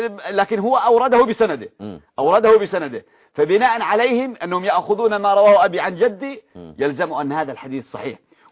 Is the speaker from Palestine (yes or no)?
no; Yemen; حتى عندنا في اليمن، وهذا شيء جديد جدا